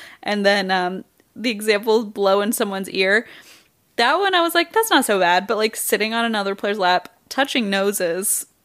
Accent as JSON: {"language": "English", "town": "Wichita", "region": "Kansas", "country": "United States", "said": "I know comedy. I am from Wichita, so don't even fucking quit."}